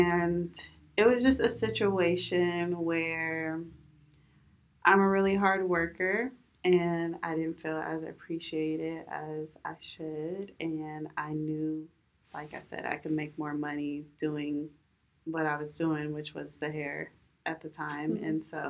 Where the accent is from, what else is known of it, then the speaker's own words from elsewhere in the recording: Sacramento, California, United States; I'm from Sacramento.